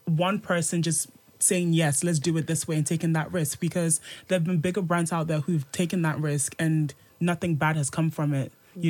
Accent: Birmingham, West Midlands, United Kingdom; also born or lived in Ghana; because I'm like from Birmingham via Ghana

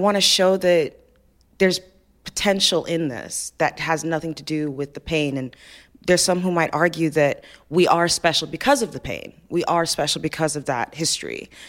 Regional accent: Nigeria; I knew they were going to be Nigerian, because I'm Nigerian, so that's, you know.

